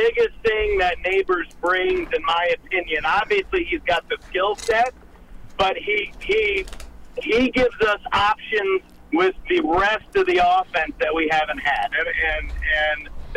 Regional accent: New York, United States; now in Iowa, United States; I'm originally from New York, both sides of my family. You remind me of friends and family that I miss here in Iowa.

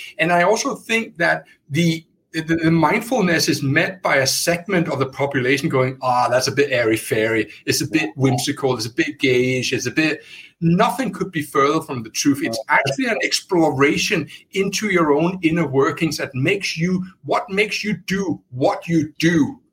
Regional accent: United Kingdom; I'm British.

